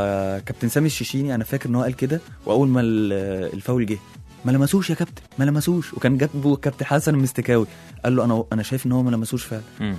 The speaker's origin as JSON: {"language": "Arabic", "country": "Egypt", "said": "كره اليد عندنا في مصر في مستوى عالي قوي"}